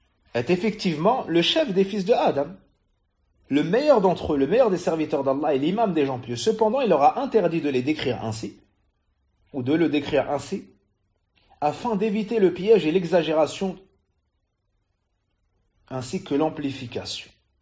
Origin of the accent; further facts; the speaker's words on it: Mali; Chez nous, au Mali, tu peux trouver cela.